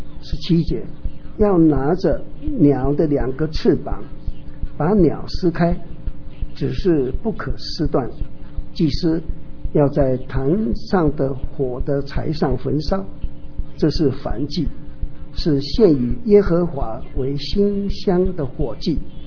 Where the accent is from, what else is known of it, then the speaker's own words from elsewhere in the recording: Taiwan; accent: Taiwanese; 这个素质哈，我们台湾话哈叫做龟的哈